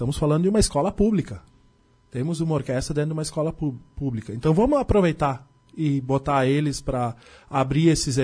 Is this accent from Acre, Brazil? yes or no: no; Teutônia, Rio Grande do Sul, Brazil; Eu sou da região alemã, sou natural de Teutônia